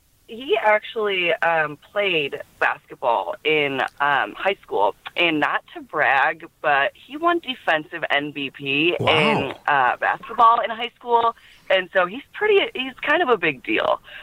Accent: Michigan, United States; Like I said, I'm from Michigan, and so Michigan State is on there.

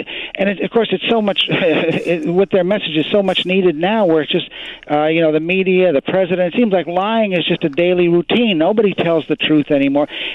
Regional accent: Lyons, Illinois, United States; I grew up out in Lyons. My mother's people were Czech immigrants from Czechoslovakia. My father's people were Sicilian immigrants from Sicily.

